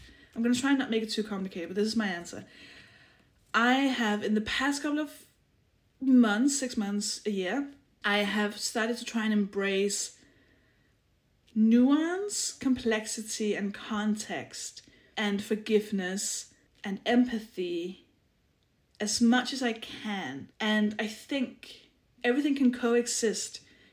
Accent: Denmark; English is a second language; moved away as an adult; now in United Kingdom; I was born in Denmark

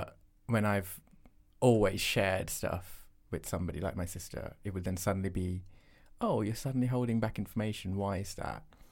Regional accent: Sri Lanka; also born or lived in Bahrain; we spent our lives growing up in Bahrain and then in Sri Lanka.

